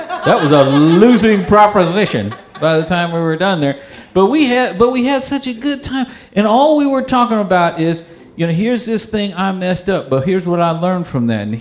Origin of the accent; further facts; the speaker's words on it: Texas, United States; I'm from Texas, so I'm going to tell you all about Texas things now.